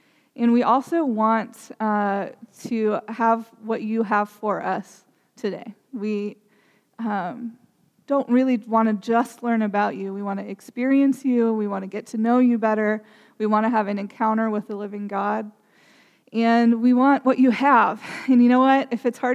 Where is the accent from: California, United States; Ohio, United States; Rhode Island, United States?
Ohio, United States; I was raised in Southern Ohio.